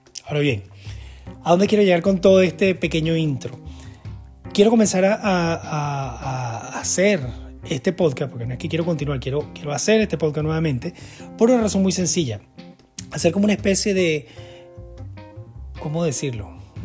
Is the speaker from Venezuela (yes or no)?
yes; Venezuela; also born or lived in United States / London; now in Denmark; anteriormente he estado viviendo en otros países, obviamente soy de Venezuela, he estado viviendo en Estados Unidos, en distintas oportunidades, en distintos sitios, en Dinamarca, después en Londres y otra vez aquí en Dinamarca.